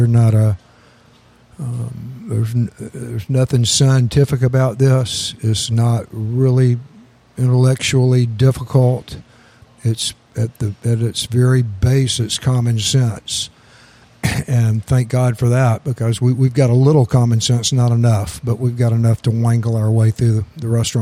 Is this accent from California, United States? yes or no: no; Atlanta, Georgia, United States; I grew up in Atlanta, went to high school there, went off to school.